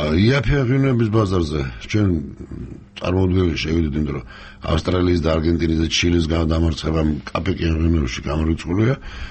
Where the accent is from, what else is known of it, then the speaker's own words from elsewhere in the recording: Abkhazia, Georgia; მე თან აფხაზეთიდან ვარ